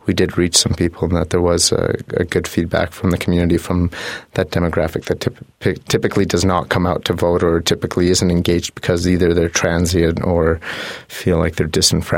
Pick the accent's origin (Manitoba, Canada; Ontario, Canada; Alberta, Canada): Alberta, Canada; Banff; I was born and raised in Banff. My family is of Greek heritage